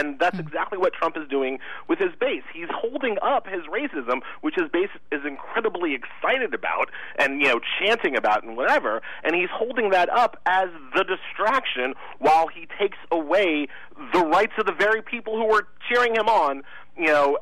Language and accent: English; Queens, New York, United States; which is where I'm from Queens, but my father is from Haiti